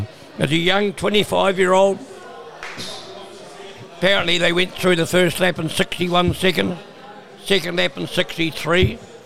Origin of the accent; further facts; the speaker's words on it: New Zealand; just being a New Zealander, I was rapt that day that I was given a chance to have a day in the sun.